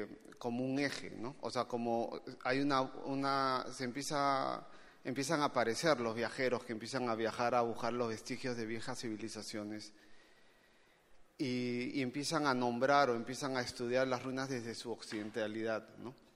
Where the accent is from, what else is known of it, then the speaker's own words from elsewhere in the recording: Trujillo, La Libertad, Peru; yo vengo del norte, vengo de Trujillo, es mi paisaje infantil